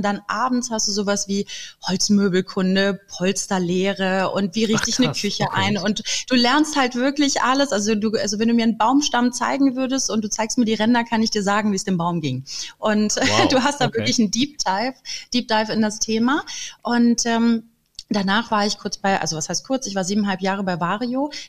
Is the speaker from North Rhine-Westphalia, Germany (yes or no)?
yes; Düsseldorf, North Rhine-Westphalia, Germany; now in Stuttgart, Germany; Ich komme aus dem wunderschönen, also ich bin gebürtige Kölnerin und komme aus dem schönen Düsseldorf. Das darf man eigentlich nicht sagen, aber ja, ich habe einmal die Seiten gewechselt und kam dann hier an am Kopfbahnhof in Stuttgart